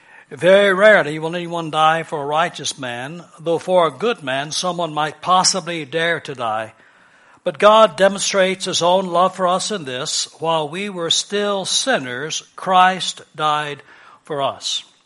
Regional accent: Texas, United States; By the way, pecan is the correct pronunciation. I know I'm from Texas.

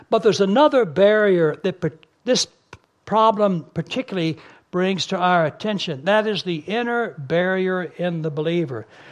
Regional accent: Texas, United States; In Texas, I'm from Texas originally. I pastored in East Texas for a while

